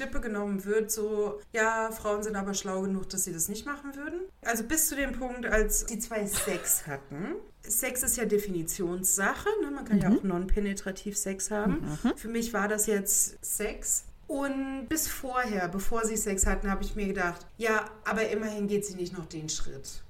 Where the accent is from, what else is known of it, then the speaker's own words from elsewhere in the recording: Germany; Das ist ja auch als Deutsche, kriegt man das ja mit der Muttermilch.